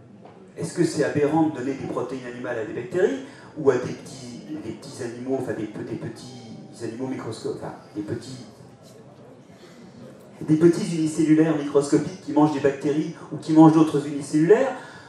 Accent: Brittany, France; Et puis moi, je suis breton, hein

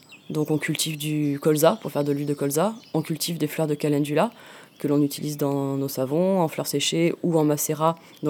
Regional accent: Provence-Alpes-Côte d'Azur, France; Je viens du Var, j'ai fait mes études d'art plastique à Aix-en-Provence.

